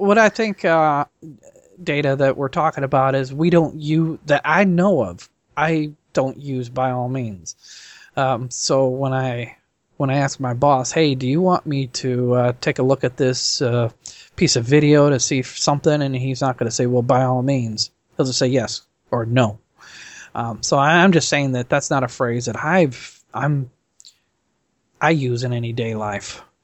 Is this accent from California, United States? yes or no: no; Nebraska, United States; from Nebraska.